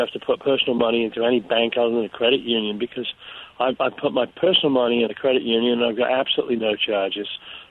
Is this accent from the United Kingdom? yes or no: yes; England, United Kingdom; I grew up in England and used the postal service for banking.